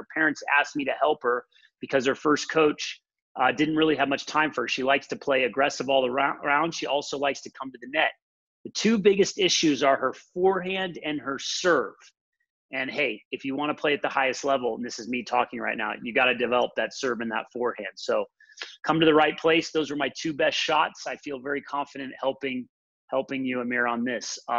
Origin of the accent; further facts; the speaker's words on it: Jersey City, New Jersey, United States; We grew up together in Jersey City